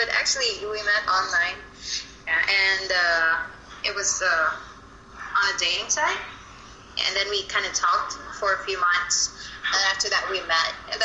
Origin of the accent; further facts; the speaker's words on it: Manila, Metro Manila, Philippines; I was born and raised in Manila, like the center of Manila. But these days, I'm in, Pasig. It's north, I think.